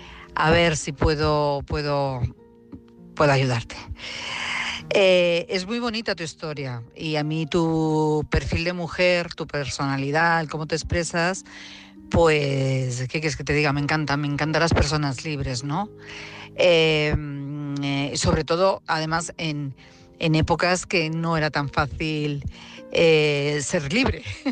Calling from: Madrid, Community of Madrid, Spain; de Madrid.

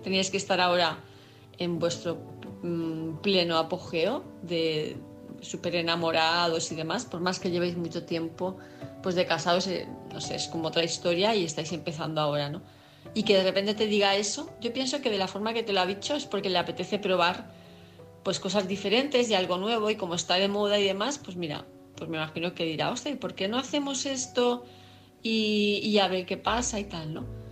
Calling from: Palma de Mallorca, Balearic Islands, Spain; de Palma de Mallorca

